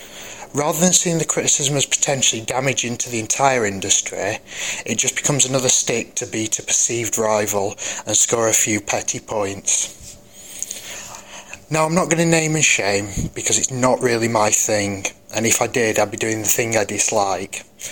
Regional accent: Sheffield, Yorkshire and the Humber, United Kingdom; I'm from Sheffield.

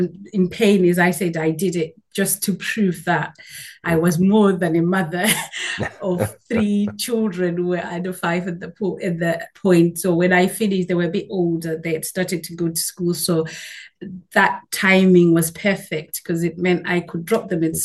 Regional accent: Zimbabwe; now in United Kingdom; I came from Zimbabwe.

